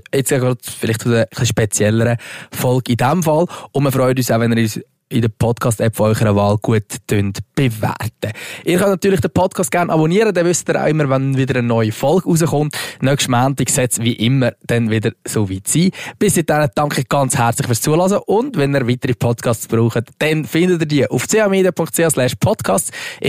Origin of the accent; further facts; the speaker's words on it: Lucerne, Switzerland; Also mir als Luzerner Fasnachtler gefällt das natürlich